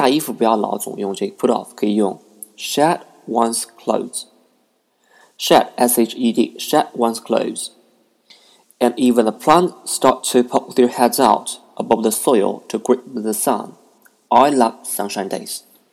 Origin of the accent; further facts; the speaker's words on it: Nanjing, Jiangsu, China; if I just live in my hometown in Nanking